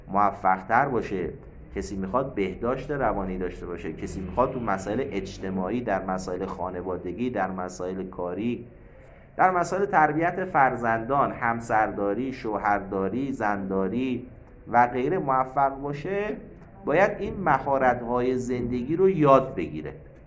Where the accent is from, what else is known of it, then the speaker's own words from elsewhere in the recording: Iran; بله من ترک هستم